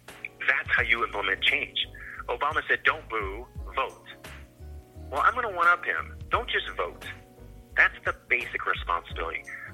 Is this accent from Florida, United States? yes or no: no; Ohio, United States; And again, I grew up in Ohio. We had tornado drills, and I swear that scared the hell out of me.